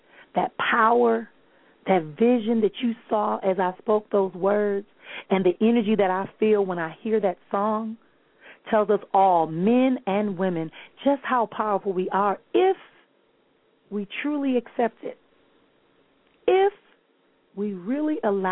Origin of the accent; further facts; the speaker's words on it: Milwaukee, Wisconsin, United States; I am going to be in Milwaukee, Wisconsin, my hometown that rocked last night